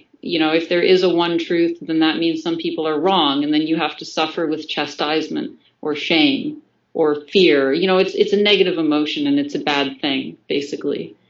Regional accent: Canada; Well, see, I'm actually from Canada, so I don't have an experience of Common Core.

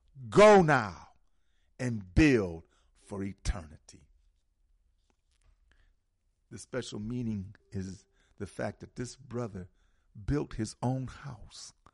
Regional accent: Milwaukee, Wisconsin, United States; I'm from Milwaukee, man. And I was part of the Midwest, okay?

